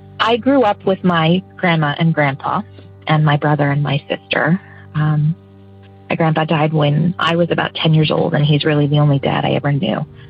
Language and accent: English; Scranton, Pennsylvania, United States; Hi, I am from Pennsylvania, and … I grew up in a house that was over 100 years old